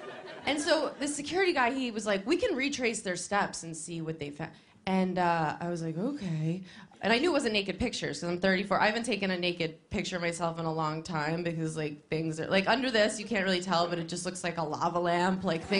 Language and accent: English; Long Island, New York, United States; I was like, but I'm trash from Long Island.